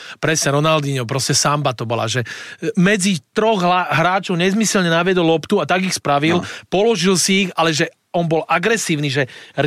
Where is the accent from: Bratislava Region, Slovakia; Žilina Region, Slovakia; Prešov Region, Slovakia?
Bratislava Region, Slovakia; Bratislava; ale ja som odchovaný z Petržalky